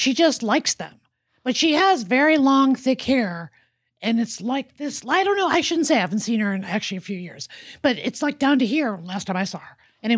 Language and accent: English; Chicago, Illinois, United States; which is my hometown, by the way.